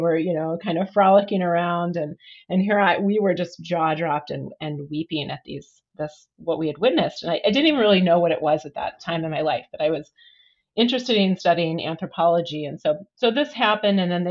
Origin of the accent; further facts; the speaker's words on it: Midwest, United States; now in Oregon, United States; I grew up in the Midwest. So coming here was just, you know, it was just so beautiful